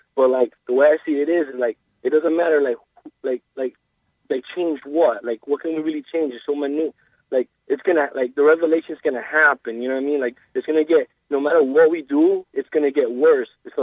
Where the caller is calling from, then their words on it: Miami, Florida, United States; I'm calling from Miami.